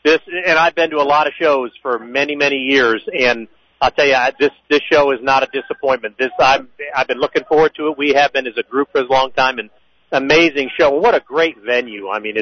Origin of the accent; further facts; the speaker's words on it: Texas, United States; we're from Texas. We're used to a whole lot more humidity than this.